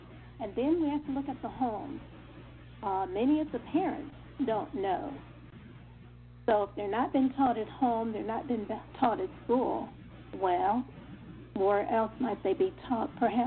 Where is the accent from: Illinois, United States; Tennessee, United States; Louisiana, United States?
Tennessee, United States; I attended a segregated school. I'm from Tennessee, so I had to pass up all those other schools to get to my school.